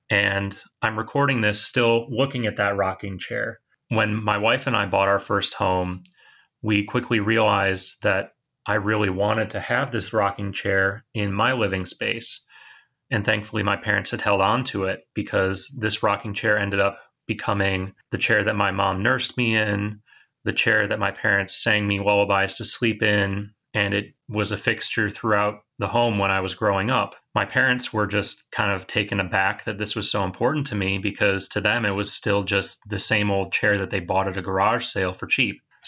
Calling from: Michigan, United States; I'm calling from Michigan.

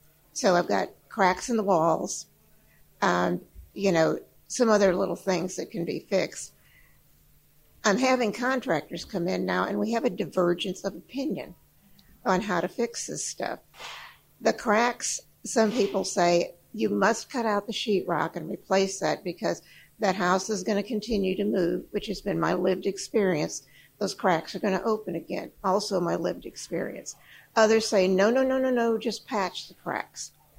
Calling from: Madison, United States; from Madison.

